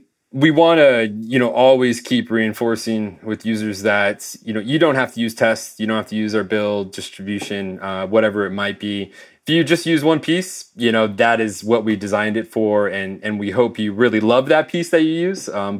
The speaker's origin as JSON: {"language": "English", "town": "Long Beach", "region": "California", "country": "United States", "said": "because I'm from Long Beach, California."}